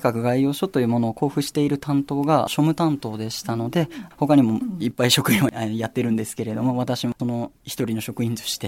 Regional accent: Sagamihara, Kanagawa, Japan; 相模原の橋本というところになります。

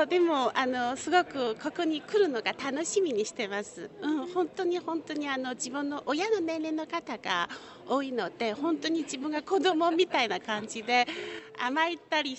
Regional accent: Beijing, China; Japanese is a second language; now in Japan; 私は中国の出身ですが、北京から来ました。

